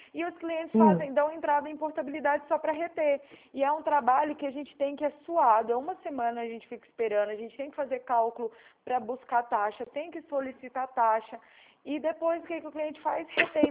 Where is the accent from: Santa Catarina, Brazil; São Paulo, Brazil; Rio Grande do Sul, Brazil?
São Paulo, Brazil; Araraquara; Araraquara.